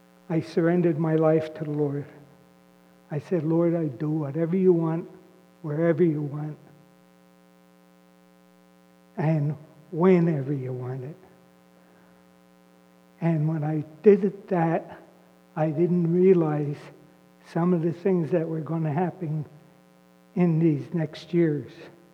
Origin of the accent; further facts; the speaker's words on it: Shenandoah, Pennsylvania, United States; See, I was born in Shenandoah, and that's where I grew up in the coal regions.